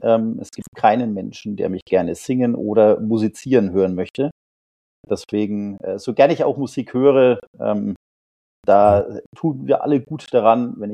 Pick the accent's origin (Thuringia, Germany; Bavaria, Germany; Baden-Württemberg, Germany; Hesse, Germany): Bavaria, Germany; Landkreis Coburg, genau. Nicht aus Lautertal direkt, sondern eher ein anderes Dorf im Landkreis Coburg. Aber genau, ich komme aus der Region. Ich bin nie ernsthaft weggezogen. Bin auch heute noch hier.